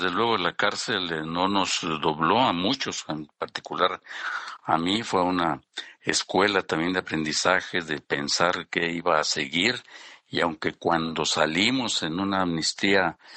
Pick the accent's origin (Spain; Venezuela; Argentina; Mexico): Mexico; Empalme, Sonora; born there; allá en el estado de Sonora, en Empalme, municipio donde yo nací, donde estudié hasta la secundaria